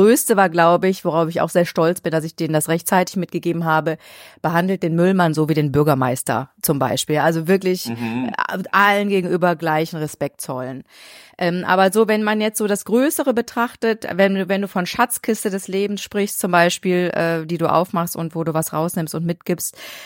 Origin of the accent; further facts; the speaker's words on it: Mülheim, North Rhine-Westphalia, Germany; born there; moved away as an adult; now in Frankfurt, Germany; Ich hätte also in Mülheim bleiben müssen, anstatt nach Frankfurt zu gehen.